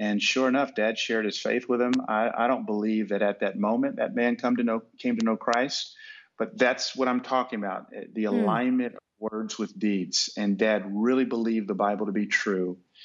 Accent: Atlanta, Georgia, United States; We grew up in Atlanta, and I'm a child of the 80s

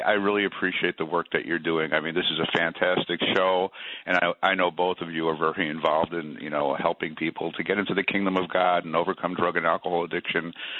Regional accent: New York City, New York, United States; also born or lived in Ozark, Alabama; My father was in the Army. He was stationed there. My mother went to join him. And I spent about 6 months in Ozark, Alabama. I didn't like it at all, and I went back to New York City.

